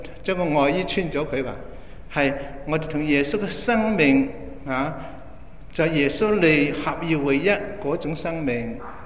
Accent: China; 我哋中国人咧，成日都讲话舍得舍得系嘛？

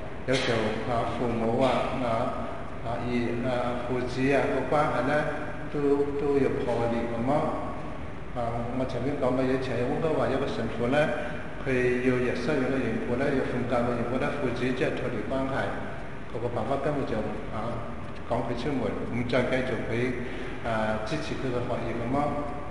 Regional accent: China; 咁我哋中国人做唔做得到咧？

